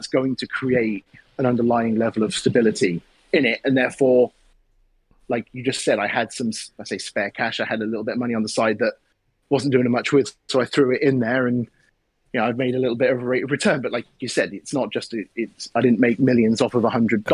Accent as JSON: {"language": "English", "region": "England", "country": "United Kingdom", "accent": "English", "lives_now": "Denver, United States", "said": "My accent, I wouldn't put handsome. I think my accent is what American people tend to appreciate people with different accents."}